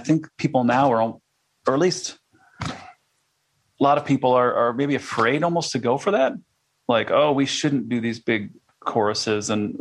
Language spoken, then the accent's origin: English; Iowa, United States; I did some research on this because I'm from Iowa.